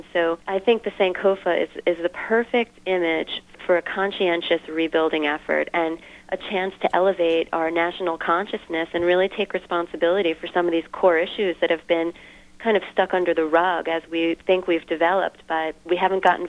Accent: Brooklyn, New York, United States; Because from a Northeastern perspective, I grew up in Brooklyn.

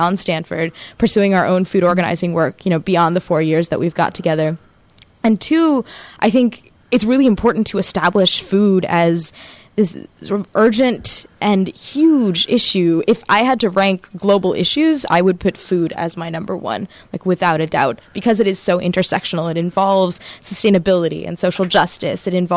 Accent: Bengaluru, Karnataka, India; born there; I was born in Bangalore, India, and my folks live in Missouri right now.

